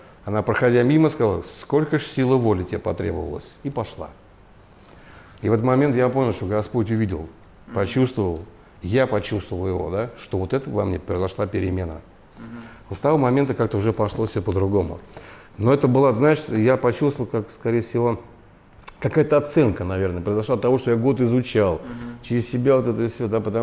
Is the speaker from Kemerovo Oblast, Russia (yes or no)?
no; Dedovsk, Moscow Oblast, Russia; я вырос в Подмосковье, я с боксом дружу с детства, да, потому что на наших улицах, где я живу, в городе Дедовске, скрипки были не в почете.